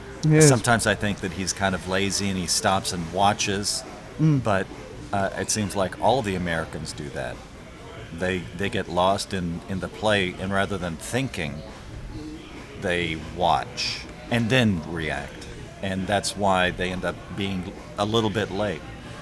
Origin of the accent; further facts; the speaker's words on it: Germany; I grew up in Germany, so I can tell you this about Germans.